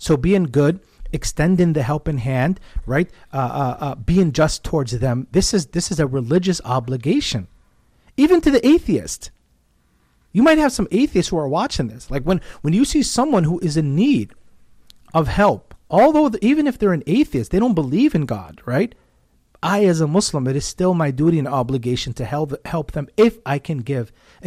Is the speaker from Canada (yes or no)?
no; United States; and I speak here as an American